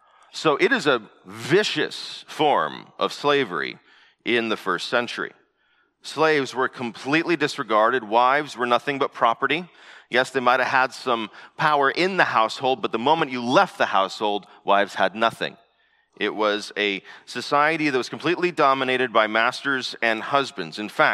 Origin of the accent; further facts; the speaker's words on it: Arizona, United States; I grew up here in the West. We didn't have roundabouts in Arizona where I grew up.